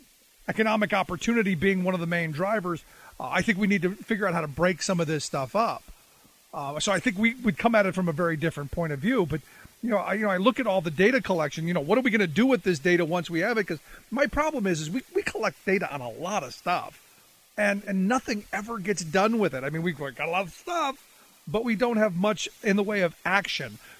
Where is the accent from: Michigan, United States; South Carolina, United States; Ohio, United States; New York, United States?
Ohio, United States; Cleveland; look, I grew up in Cleveland, and I can tell you where the lines are all drawn.